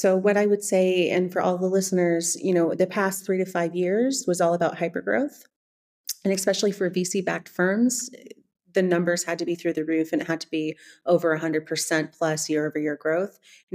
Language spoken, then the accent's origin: English; California, United States; now in Germany; they can probably tell from my accent, I'm not from Germany. I'm actually from the States, from California.